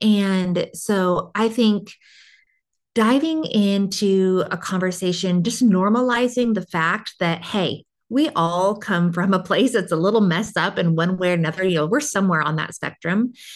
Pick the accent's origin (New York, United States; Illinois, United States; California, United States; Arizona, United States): California, United States; But I was raised mostly in Southern California and in a really dysfunctional home.